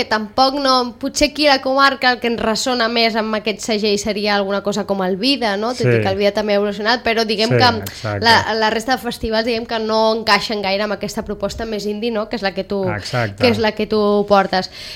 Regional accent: Sant Pere de Ribes, Catalonia, Spain; no, jo soc d'un poble que es diu Sant Pere de Ribes, no sé si coneixes.

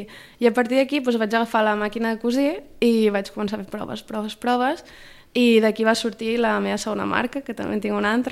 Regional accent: Sitges, Catalonia, Spain; Jo ja tenia en ment de fer alguna cosa relacionada amb Sitges, amb el meu poble, que me l'estimo moltíssim

